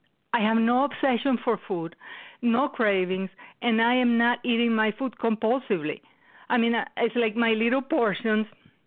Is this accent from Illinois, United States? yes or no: no; Wisconsin, United States; I'm from Wisconsin, and I have been in OA for a year and a half